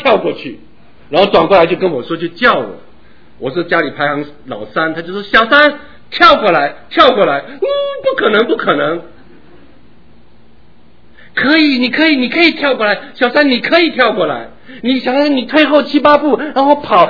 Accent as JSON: {"language": "Chinese", "town": "Taitung", "region": "Taitung County", "country": "Taiwan", "tie": "born or raised there", "said": "我小时候在台东长大，我家的后院是一片，我小孩子对小孩子来讲几乎看不尽的甘蔗园，因为台东有一个糖厂"}